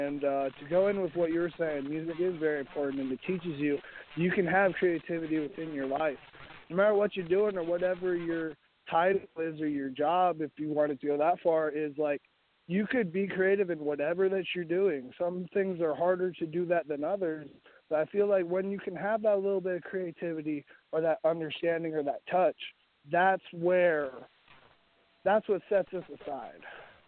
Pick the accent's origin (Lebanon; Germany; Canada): Canada; Vancouver, British Columbia; now in Portland, United States; we got to do a show locally up here in Portland. I'm from Vancouver, though.